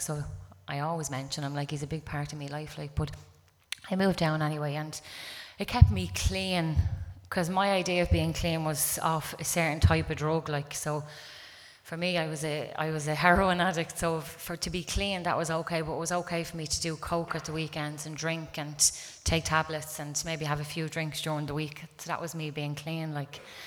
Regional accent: Dublin, Leinster, Ireland; I'm from Dublin.

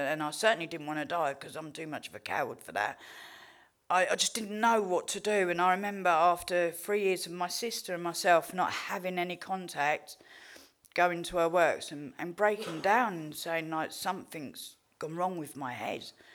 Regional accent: Luton, East of England, United Kingdom; And then I got off the train in Luton, because this is my hometown.

